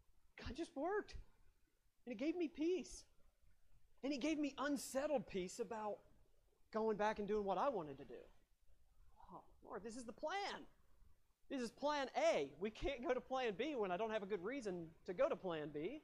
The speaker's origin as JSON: {"language": "English", "region": "West Virginia", "country": "United States", "tie": "born or raised there", "lives_now": "Montana, United States", "said": "Boy, when I look back about, why am I coming to Montana? I grew up in West Virginia. Who would dare leave that beautiful, wonderful state?"}